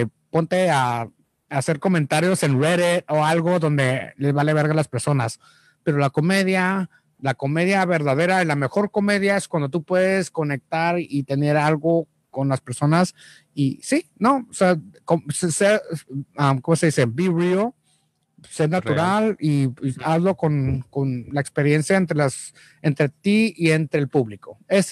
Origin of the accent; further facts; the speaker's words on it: San Diego, California, United States; porque soy de San Diego y ese tatuaje me lo hizo un amigo